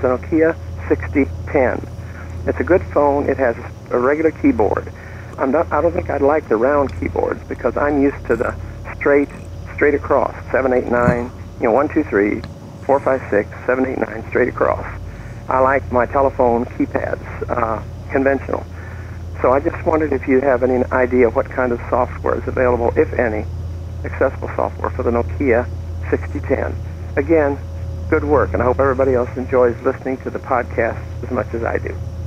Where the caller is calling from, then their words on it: Fort Wayne, Indiana, United States; I'm recording from Fort Wayne, Indiana.